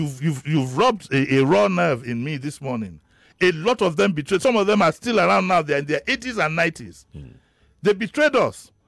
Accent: Lagos, Nigeria; I grew up in Yaba, which was a hub of entertainment.

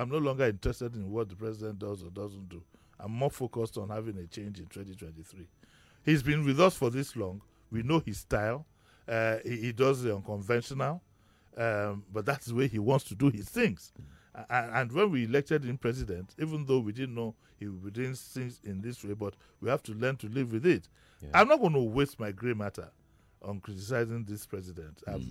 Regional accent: Nigeria; how could I feel good as a Nigerian that the United Kingdom does the right thing by saying that my people, some of the test results we bring, they are not authentic.

